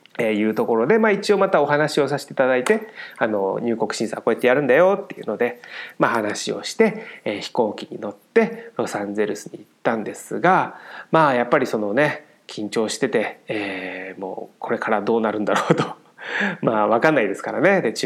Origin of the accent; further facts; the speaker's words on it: Miyazaki, Japan; 僕もですね、宮崎出身なんですね。